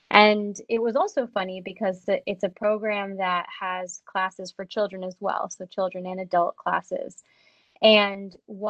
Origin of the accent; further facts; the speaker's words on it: Connecticut, United States; I grew up in Connecticut and have an older brother and a younger sister.